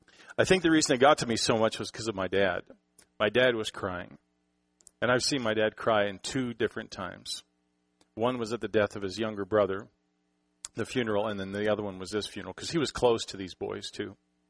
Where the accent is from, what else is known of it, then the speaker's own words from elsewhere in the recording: Canada; now in United States; as a Canadian, former Canadian, I'm proudly an American citizen now.